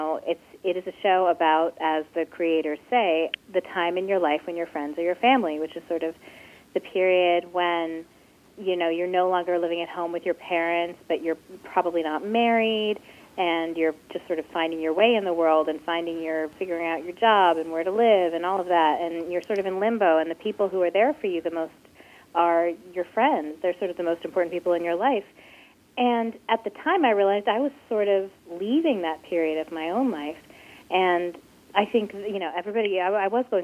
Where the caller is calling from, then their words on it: New York City, New York, United States; I'm calling you from New York City.